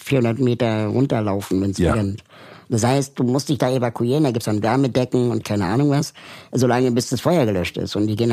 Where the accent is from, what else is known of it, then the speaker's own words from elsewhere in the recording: West Berlin, Berlin, Germany; Ich bin ja aber in West-Berlin aufgewachsen.